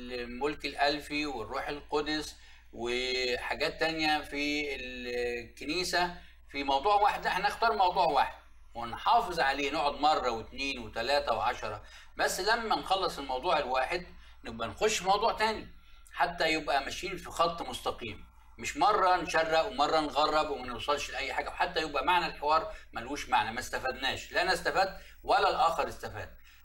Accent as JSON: {"language": "Arabic", "country": "Egypt", "said": "انا بالنسبه لي كانت جديده عليا كمصري"}